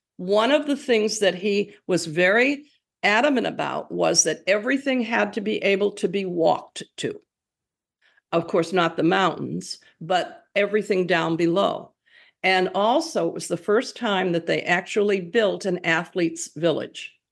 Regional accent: Massachusetts, United States; Now, three of my friends were from Iowa, and I was from Massachusetts.

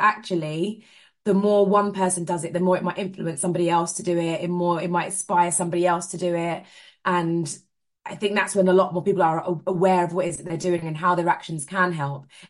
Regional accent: Jamaica; so she had a red pea soup recipe, and being Jamaican myself, it is so good.

